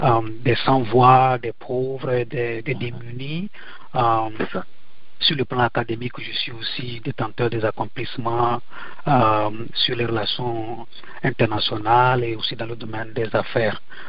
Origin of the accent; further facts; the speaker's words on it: Togo; now in United States; Je suis togolais d'origine, mais je vis aux États-Unis, plus précisément dans l'État de Maryland, dans le tout juste à côté de Washington D.C.